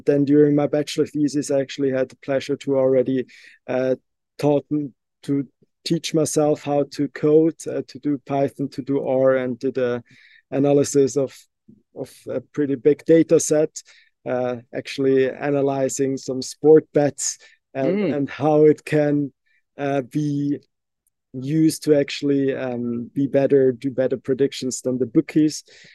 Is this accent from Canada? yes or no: no; Switzerland; also born or lived in Barcelona, Spain; my mother is here from Switzerland, Zurich. And yeah, at the beginning, I was born in Barcelona and we grew up there until I was five. I went into the kindergarten there and then we moved as a whole family back to Switzerland.